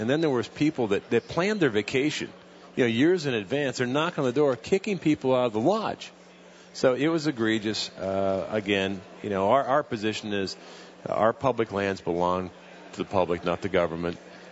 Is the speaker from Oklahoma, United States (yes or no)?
no; Montana, United States; Because, you know, I grew up in Montana, and I've watched over the period of time roads being shut down over and over.